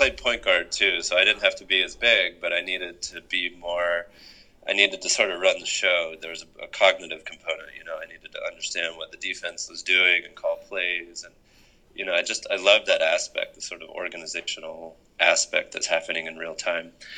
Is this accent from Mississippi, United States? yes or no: yes; Natchez, Mississippi, United States; born there; Believe it or not, hearing my accent, I was born in the deep south, down in the Mississippi Delta in a little town called Natchez, Mississippi.